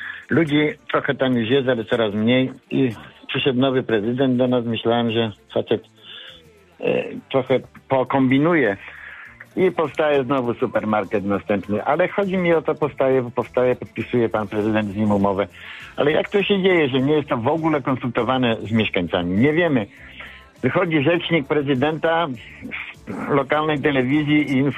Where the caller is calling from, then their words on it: Włocławek, Kuyavian-Pomeranian Voivodeship, Poland; U nas we Włocławku jest tak dużo w centrum praktycznie, rzecz biorąc, supermarketów